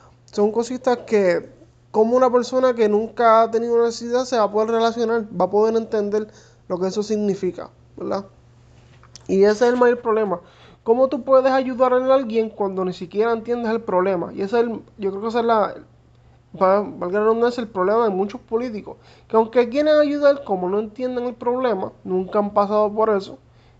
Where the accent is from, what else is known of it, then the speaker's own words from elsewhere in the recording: Puerto Rico; las diferentes fiestas que hacemos como puertorriqueño y familia en sus casas